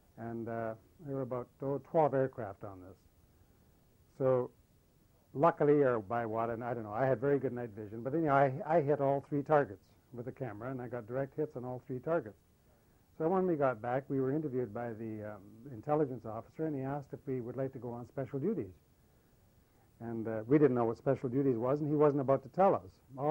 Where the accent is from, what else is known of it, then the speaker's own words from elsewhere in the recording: Kelowna, British Columbia, Canada; also born or lived in Alberta; now in Vancouver, Canada; I was 18 when I joined up. I was from Kelowna, born in Alberta.